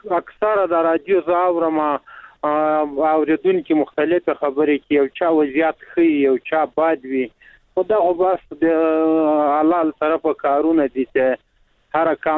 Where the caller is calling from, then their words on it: Logar, Afghanistan; د لوګر ولایت نه مې د سراډی کني ولې